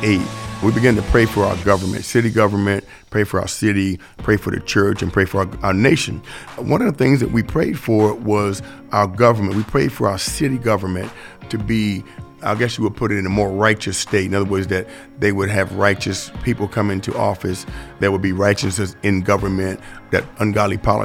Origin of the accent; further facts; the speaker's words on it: Washington, District of Columbia, United States; I grew up in Washington, D.C. back in the 60s and 70s. It was called Chocolate City. There were so many black people.